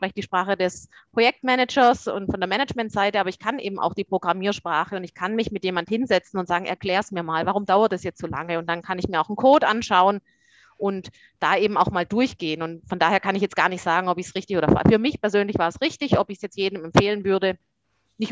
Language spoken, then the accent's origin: German; Southern Germany, Germany; Ja, ich bin, wie man vielleicht an meinem Dialekt hört, ja aus Süddeutschland und bin der Schweiz schon immer sehr verbunden. Meine Oma kommt vom Bodensee und als Kind war ich eben auch schon oft in der Schweiz.